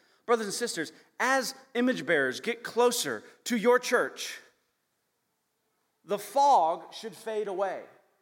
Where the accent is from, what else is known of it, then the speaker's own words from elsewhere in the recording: Kentucky, United States; I am from Kentucky, what some of you all probably think is the Bible Belt.